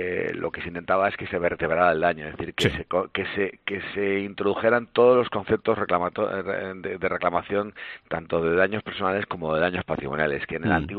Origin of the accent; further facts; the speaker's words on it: Spain; en España somos latinos, mientras que en los países anglosajones dan mucho valor al daño patrimonial.